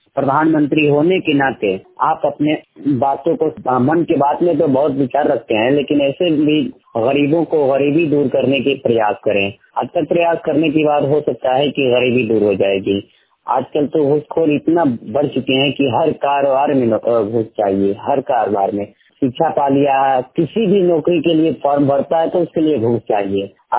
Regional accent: Bihar, India; मैं ग्राम रकबा प्रखंड फिलोरिया पोस्टगढ़ डिस्ट्रिक्ट गोपालगंज बिहार का निवासी हूँ।

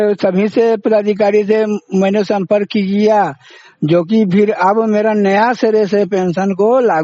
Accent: Jamui, Bihar, India; पंचायत प्रसंडा, गिद्धौर थाना, जिला जमुई का रहने वाला हूँ।

